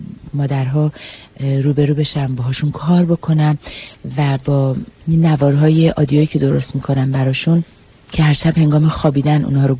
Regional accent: Iran; now in United States; من ایرانی هستم

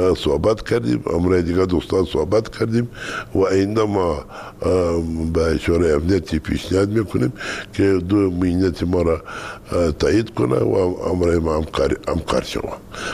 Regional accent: Kandahar, Afghanistan; ما از کندهار هستیم.

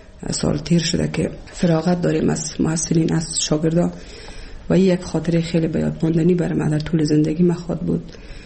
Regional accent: Kabul, Afghanistan; also born or lived in Bamyan; از ولسوالی شیبر ولایت بامیان هستم. در سال 1356 در یک خانواده روشن فکر ما در ولایت کابل به دنیا آمدم و تحصیلات خودم در کابل و پایان رسادم تا صنف 12 را

